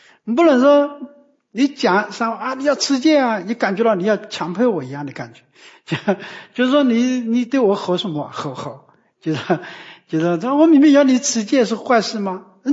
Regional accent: China; 就是说你看我们中国人家为人民服务

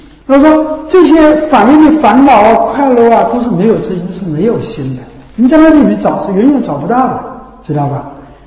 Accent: China; 从我们中国人的骨子里面的教育，就是要突出你自己。

